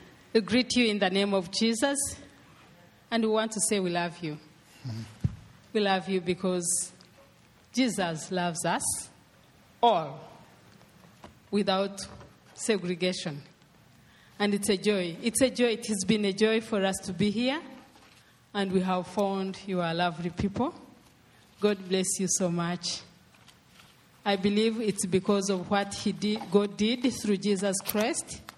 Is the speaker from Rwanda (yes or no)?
yes; Rwanda; now in Canada; And so when we come from Rwanda, in Canada, where you have not been, we find lovely people who welcome us, and we feel comfortable.